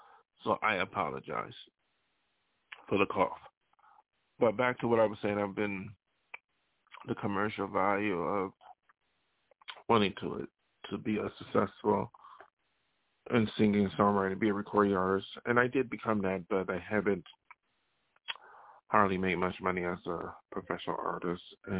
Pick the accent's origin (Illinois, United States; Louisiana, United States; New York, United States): New York, United States; If I wanted to do that for a hobby, I would have stayed in my hometown of Western New York.